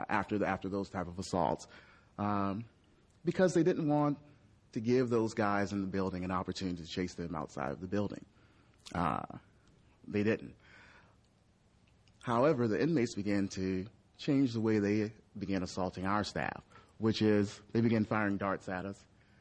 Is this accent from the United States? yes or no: yes; Oakland, California, United States; I grew up in East Oakland. And the neighborhood I grew up in East Oakland is over in the flatlands, kind of outside of, just outside of the Coliseum, and a really bad gang-infested area.